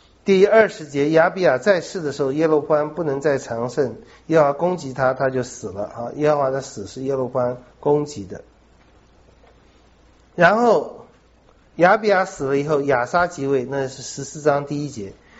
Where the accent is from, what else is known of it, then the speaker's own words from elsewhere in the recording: China; 我们是正统，这一点在我们中国人里面最强调着